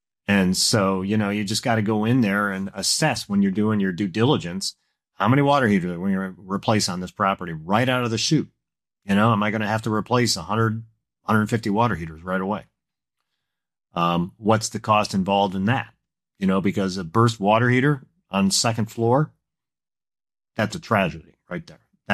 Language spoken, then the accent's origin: English; Detroit, Michigan, United States; You know, I'm from Detroit, and so I know a thing or two about workforce, housing.